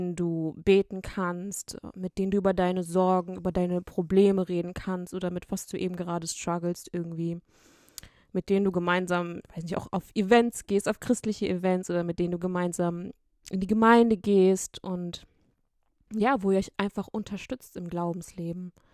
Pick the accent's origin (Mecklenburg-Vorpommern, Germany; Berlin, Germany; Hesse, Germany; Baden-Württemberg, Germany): Hesse, Germany; Kassel; Ich bin 22 Jahre alt. Ich komme aus Kassel und Jesus habe ich vor circa 2 Jahren angenommen.